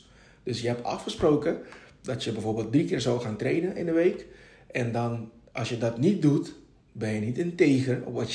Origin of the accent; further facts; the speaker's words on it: Curaçao; moved away as an adult; now in Netherlands; 40 jaar inmiddels, toen, vorig jaar 39. Dochtertje van 9, ze woont op Curaçao, ik ben van Curaçao. En ik ben hier gekomen april vorig jaar om hier carrière te bouwen weer.